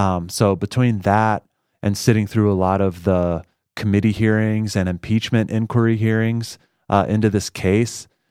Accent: Illinois, United States; Yeah, no, I'm from Illinois originally, and I fell in love with public radio when I was in undergrad

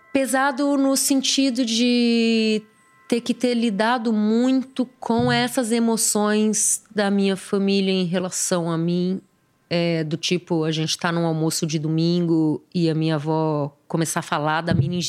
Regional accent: São Paulo, Brazil; born there; Eu nasci de parto Leboyer na Clínica Tobias, em São Paulo.

